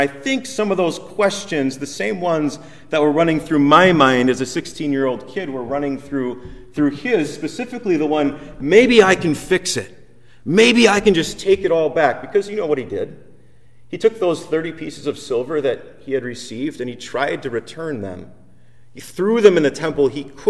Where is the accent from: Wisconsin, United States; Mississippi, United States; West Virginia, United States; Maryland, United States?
Wisconsin, United States; And I'm from a little tiny town in northern Wisconsin.